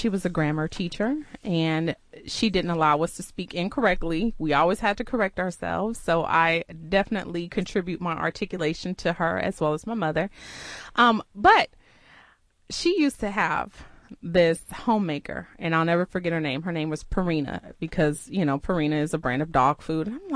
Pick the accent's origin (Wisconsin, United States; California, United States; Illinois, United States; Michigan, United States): Illinois, United States; Chicago; Well, long story short, I was born, grew up in Chicago. My parents decided, oh, let's try this Texas life.